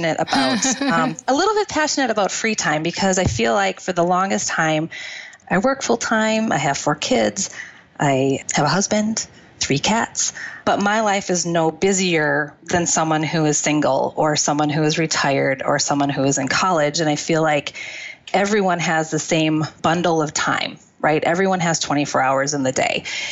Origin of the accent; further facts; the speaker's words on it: Wisconsin, United States; I am from Wisconsin.